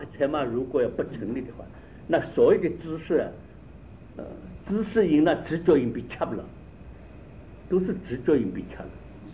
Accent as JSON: {"language": "Chinese", "country": "China", "said": "这我们中国人犯这个毛病啊"}